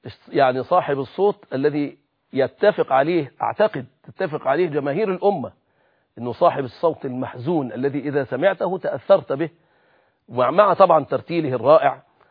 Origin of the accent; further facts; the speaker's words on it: Egypt; وأنا لا أكتمكم أني أشعر كمصري مسلم مصري في هذه البلاد أستشعر أيضا خطرا